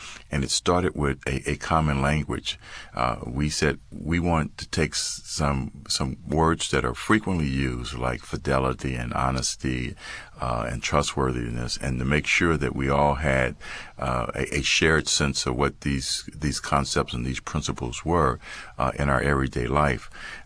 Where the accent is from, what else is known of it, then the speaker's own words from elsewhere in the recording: Cincinnati, Ohio, United States; I grew up in Cincinnati, and I grew up in a public housing community.